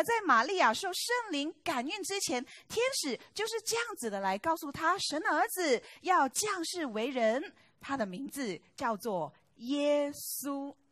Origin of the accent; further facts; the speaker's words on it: China; born there; 那我自己呢是80年代出生在中国